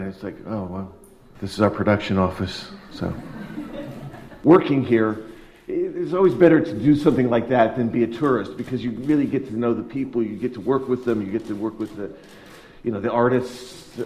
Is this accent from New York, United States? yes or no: no; Burbank, California, United States; I remember where I grew up in Burbank